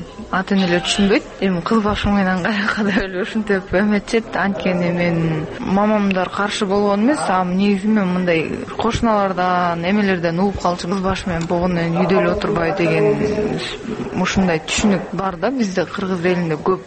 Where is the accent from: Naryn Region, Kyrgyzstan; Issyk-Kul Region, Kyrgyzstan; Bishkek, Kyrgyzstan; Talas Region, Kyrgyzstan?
Naryn Region, Kyrgyzstan; Kochkor; also born or lived in Mailuu-Suu; 1993 жыл Малисай шаарында төрөлгөм.